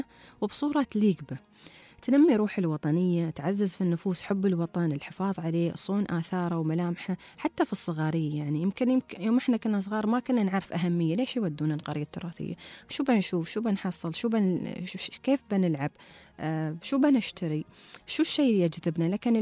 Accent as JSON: {"language": "Arabic", "region": "Dubai", "country": "United Arab Emirates", "said": "أول قرية تراثية كانت عندنا في دبي"}